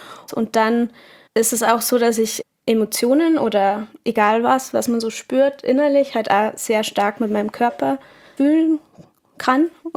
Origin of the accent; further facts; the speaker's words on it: Munich, Bavaria, Germany; als Münchnerin, als Mensch, der Kultur und Subkultur halt lebt